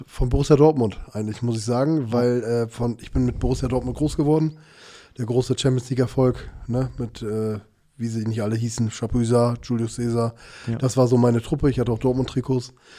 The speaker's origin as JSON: {"language": "German", "region": "Trabzon Province", "country": "Turkey", "said": "Wir kommen ja auch aus der Region Trabzon."}